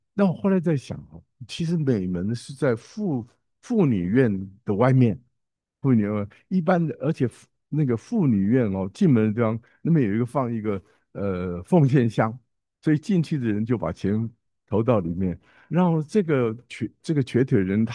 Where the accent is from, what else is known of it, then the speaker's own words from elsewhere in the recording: Taiwan; 尤其是我们从台湾来的，我们知道日本、台湾、菲律宾都是在一个地震带